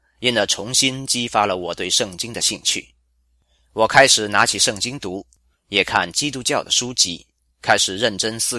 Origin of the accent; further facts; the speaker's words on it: Fuqing, Fujian, China; 我来自中国福建福清，从小在基督教的家庭长大，父母都信主，母亲是教会的传道人，